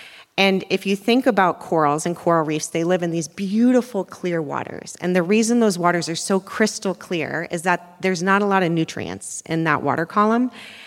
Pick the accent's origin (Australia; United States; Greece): United States; Ohio; I'm from Ohio in the Midwest. And so that certification dive was in a limestone quarry.